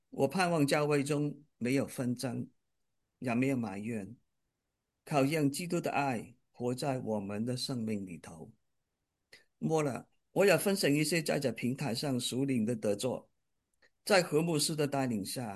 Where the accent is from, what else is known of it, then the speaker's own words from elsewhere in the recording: Hong Kong; also born or lived in Vietnam / United States; now in Indiana, United States; 我生在越南，长在香港，在美国读书，在印第安纳州成家立业，有4个儿女。